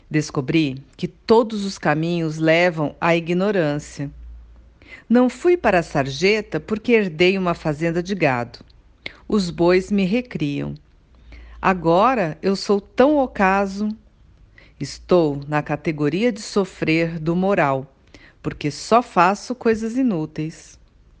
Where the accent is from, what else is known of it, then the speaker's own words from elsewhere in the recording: Corumbá, Mato Grosso do Sul, Brazil; also born or lived in Cuiabá; Me criei no Pantanal de Corumbá, entre bichos do chão, pessoas humildes, aves, árvores e rios.